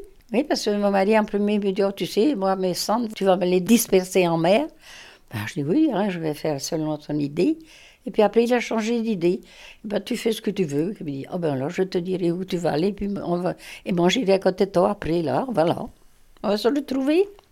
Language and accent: French; Ouessant, Brittany, France; born there; Je suis née à Ouessant, dans cette maison.